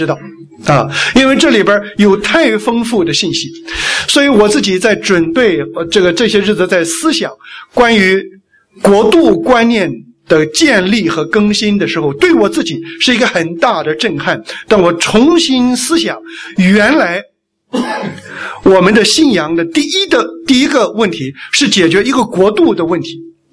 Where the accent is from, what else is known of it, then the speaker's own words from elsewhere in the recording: China; now in Australia; 当时我是基本上是流着泪，来成为澳洲公民的。我知道从那一刻开始我不再是中国人了，我是一个澳洲人。